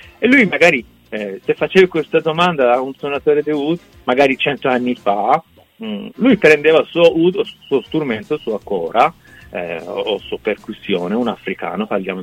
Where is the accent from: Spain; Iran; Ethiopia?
Iran; Italian is a second language; now in Italy; qua mi sento straniero, vado in Iran, mi sento straniero nel mio paese